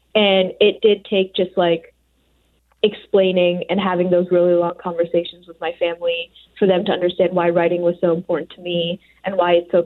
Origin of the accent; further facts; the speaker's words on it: United States; And both my identities as an Indian woman, but also someone who was raised in the United States and has those, like, environmental factors, are important parts to my personality